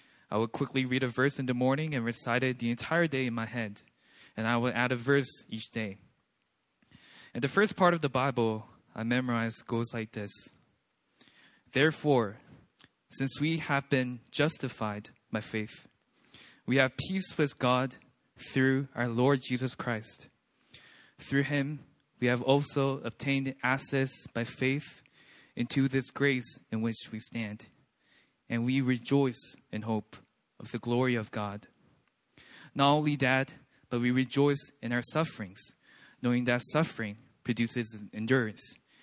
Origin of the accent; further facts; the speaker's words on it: Seoul, South Korea; I grew up here in Seoul, South Korea, and currently I am serving my country, South Korea